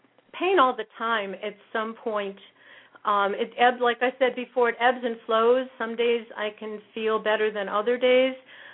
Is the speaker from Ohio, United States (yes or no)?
yes; Cleveland, Ohio, United States; I grew up in Cleveland, Ohio, a suburb of Cleveland, Ohio, lived here my entire life.